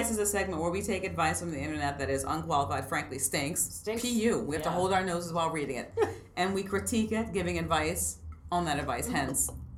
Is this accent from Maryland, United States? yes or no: yes; Maryland, United States; Well, I'm from Maryland, but I'd never heard of deep frying it's a whole turkey.